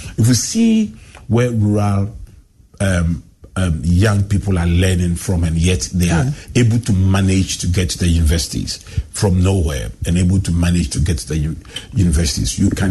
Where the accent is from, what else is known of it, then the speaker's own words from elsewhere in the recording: Adabraka, Greater Accra, Ghana; I grew up in Adabraka and I started school in Orali.